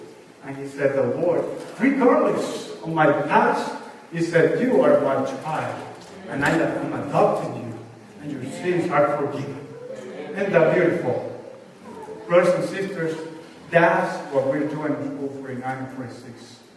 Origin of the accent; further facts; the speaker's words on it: Venezuela; I received an email from my home country of a boy, a family that we loved very much, whose son works in the conference of Venezuela in a little town.